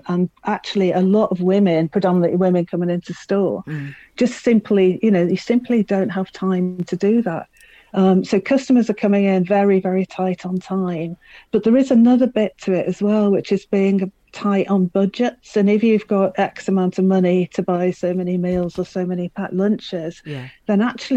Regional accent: Liverpool, North West England, United Kingdom; when I was growing up in Liverpool in the 70s, I walked to the greengrocers with my mum

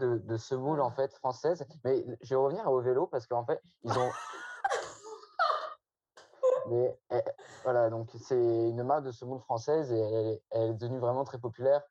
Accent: Brittany, France; j'aime bien les pirates en tant que breton, on est fan de pirates.

